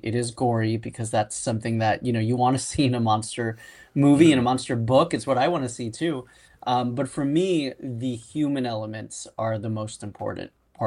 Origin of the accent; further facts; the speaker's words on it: Miami, Florida, United States; I grew up in Miami, and I grew up watching like Univision and Telemundo with my grandmother.